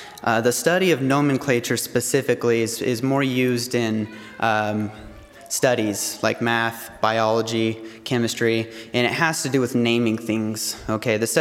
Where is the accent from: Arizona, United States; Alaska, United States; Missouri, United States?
Arizona, United States; I was also born and raised in Arizona.